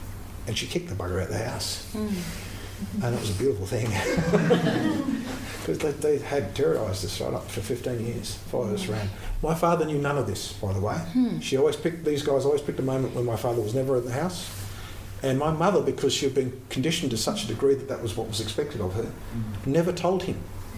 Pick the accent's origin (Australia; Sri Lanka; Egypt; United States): Australia; Northampton, Western Australia; born there; also born or lived in Geraldton; I was born in Northampton. We were born away from our Aboriginal family. We followed my father in his postings as a school teacher. We lived in Geraldton.